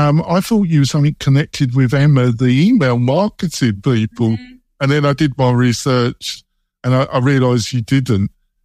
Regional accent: England, United Kingdom; obviously I'm English. Come on, England, you can win European on Sunday.

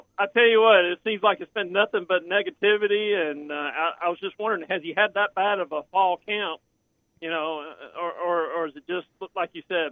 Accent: Alabama, United States; it kind of reminds me of Alabama, growing up in Alabama.

